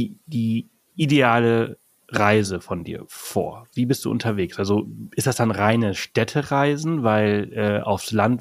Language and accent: German; Balearic Islands, Spain; Also da komme ich ja her, aber ich bin ja auf Mallorca geboren, aufgewachsen und habe jetzt nicht so viel Bezug auf zum Festland, wo ich nicht war, ja. Oder selten bin.